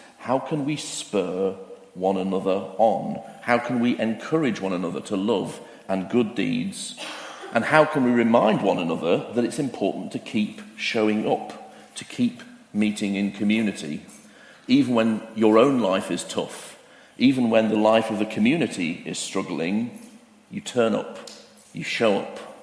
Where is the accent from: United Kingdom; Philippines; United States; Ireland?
United Kingdom; Harrogate, Yorkshire and the Humber; A bit like my hometown of Harrogate is next to Knaresborough, which begins with a K, exactly.